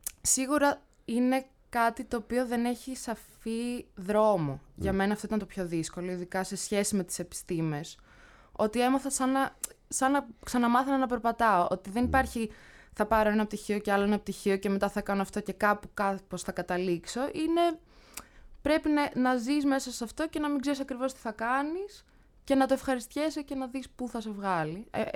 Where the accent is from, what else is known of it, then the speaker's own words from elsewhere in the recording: Athens, Attica, Greece; Μεγάλωσα στην Αθήνα και στο κέντρο